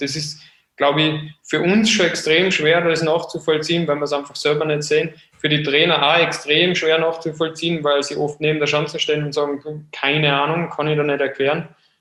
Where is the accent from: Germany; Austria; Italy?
Austria; glaube ich, aber da als Österreicher den Nationencup-Draht